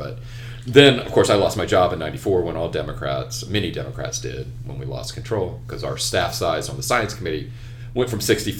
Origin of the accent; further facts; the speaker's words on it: Carolina, United States; I'm from Carolina.